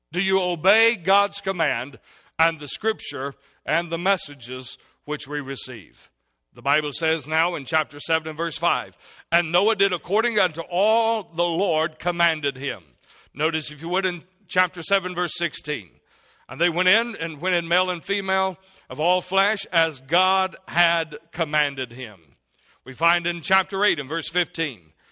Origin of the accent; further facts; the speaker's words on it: the South, United States; If I can say this, I'm from the South, and so I hope you'll understand this cliche.